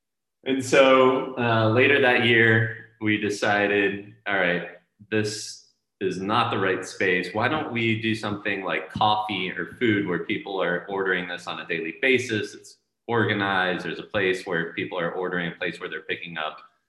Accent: Miami, Florida, United States; So I was born and raised in Miami. After college, I moved to Boston.

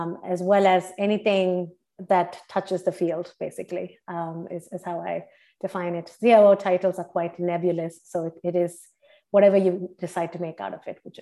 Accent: India; English is a second language; moved away as an adult; now in United States; I grew up in India, and that's where I got my undergrad degree in computer engineering.

